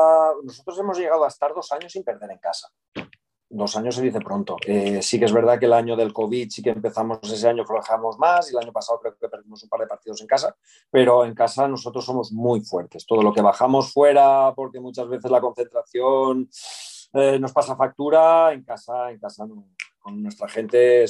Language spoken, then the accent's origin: Spanish; Vallada, Valencian Community, Spain; yo soy de Vallada y allí no tenemos fútbol sala, además de que Vallada es pequeñito, no tiene gente para todo